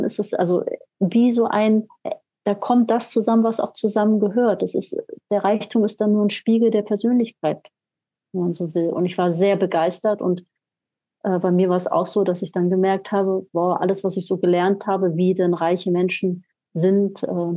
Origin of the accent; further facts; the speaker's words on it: Germany; ja, ich komme aus Deutschland, ne?